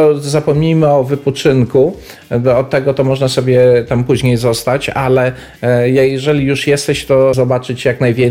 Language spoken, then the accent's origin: Polish; Janów Podlaski, Lublin Voivodeship, Poland; powiedziałem, że ja jestem z Janowa, Janów Podlaski.